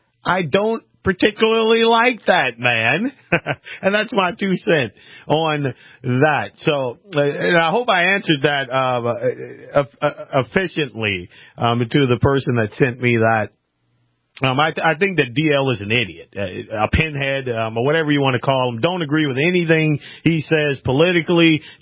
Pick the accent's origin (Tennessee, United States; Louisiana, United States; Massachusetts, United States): Louisiana, United States; had the folks in my hometown, my home state of Louisiana, had read his blog about 2 months before Katrina, there would have been no big disaster.